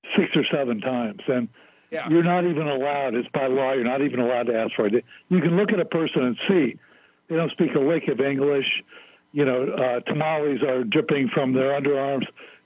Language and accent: English; Ohio, United States; My brother-in-law is from Springfield, Ohio. I'm from Ohio.